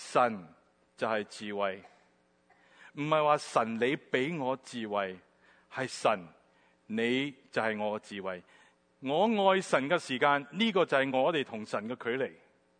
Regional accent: Guangdong, China; 好像我们广东人说

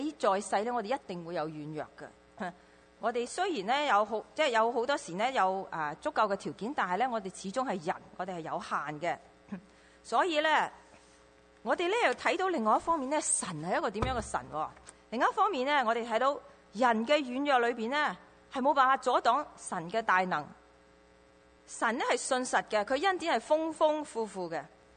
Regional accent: China; 好似我哋中國人講，一念之差，小不忍則亂大謀。

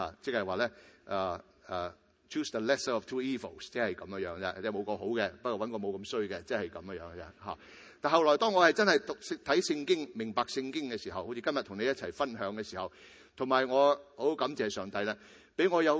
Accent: Canada; 我作为一个加拿大人，我系应该以自己嘅国家为荣

